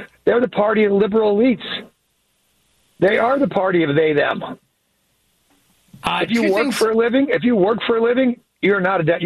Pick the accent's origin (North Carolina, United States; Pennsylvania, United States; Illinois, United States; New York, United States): Pennsylvania, United States; Listen, I grew up in Western Pennsylvania. Beaver County, my home county, right? My pop was a steelworker.